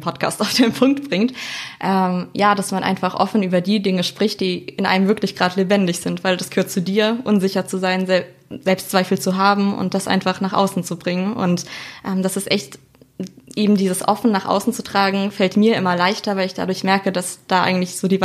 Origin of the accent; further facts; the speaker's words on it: Baden-Württemberg, Germany; Ich bin 21 Jahre alt. Ich komme aus dem schönen Schwarzwald-Wahlkreis bei Donaueschingen.